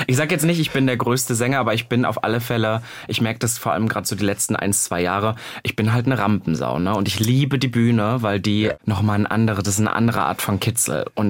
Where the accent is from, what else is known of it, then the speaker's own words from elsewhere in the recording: Halle, Saxony-Anhalt, Germany; ich komme aus Halle. Und die Leute denken halt immer, ich bin wirklich im größten Kuhkaff aufgewachsen. Das stimmt ja nicht. Halle ist ja eine Großstadt, ne? Die auch, ich glaube, fast 300.000 Einwohner inzwischen hat. Deswegen bin ich schon ein Stadtkind.